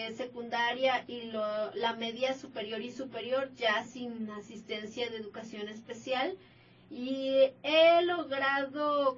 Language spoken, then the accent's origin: Spanish; Saltillo, Coahuila, Mexico; Hola a todos … soy de Saltillo, Coahuila